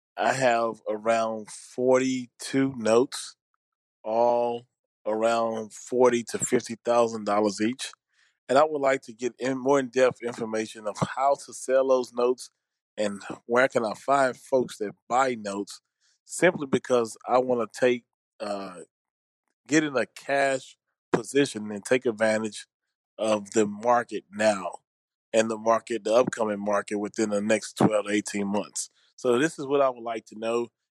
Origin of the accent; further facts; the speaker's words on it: Houston, Texas, United States; I'm from Houston, Texas.